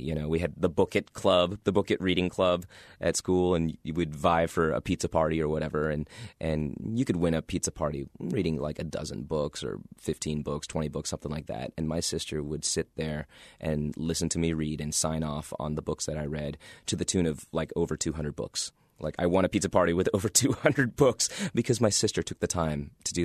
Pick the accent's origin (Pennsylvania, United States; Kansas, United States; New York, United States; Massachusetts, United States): Kansas, United States; Garden City; I'll always forever be indebted to the folks I grew up around in Garden City, Kansas, because they shaped who I am